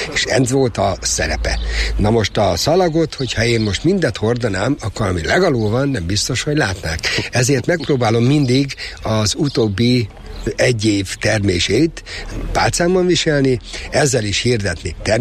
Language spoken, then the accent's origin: Hungarian; Ajak, Szabolcs-Szatmár-Bereg, Hungary; born there; Kisvárdában lakom, és ahogy már említettem, Ajakon születtem